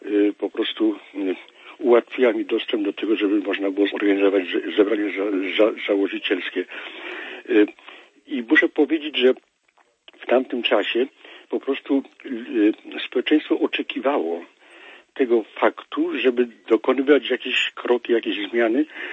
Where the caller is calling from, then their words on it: Kraków, Lesser Poland, Poland; z Krakowa